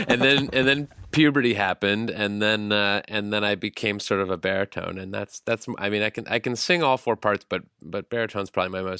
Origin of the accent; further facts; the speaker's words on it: Ohio, United States; So I grew up in Northern Ohio